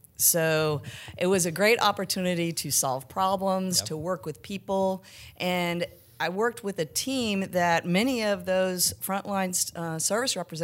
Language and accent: English; San Antonio, Texas, United States; I grew up actually in San Antonio, so just kind of down the street from Dallas, Texas, and went to high school there and then graduated, went to Texas A&M.